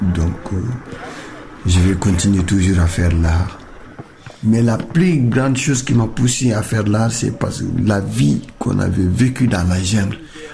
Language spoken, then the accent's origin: French; Tekane, Mauritania; now in Senegal; Quand j'ai quitté mon pays, ça fait 11 ans. On est des Mauritaniens, mais qui vivent au Sénégal. En 1989, la Mauritanie a livré une guerre contre le Sénégal. Et depuis lors, on nous a déportés de notre village qui s'appelle Tegane.